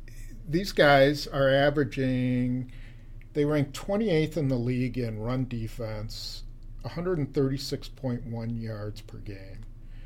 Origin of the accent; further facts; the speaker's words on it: Wisconsin, United States; accent: Wisconsin; just because I'm from Wisconsin and I have a bad Wisconsin accent, I'm sure.